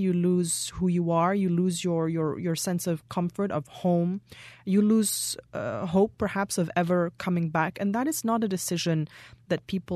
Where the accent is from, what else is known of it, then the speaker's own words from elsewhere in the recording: Lebanon; growing up in Lebanon is what made me want to become a journalist.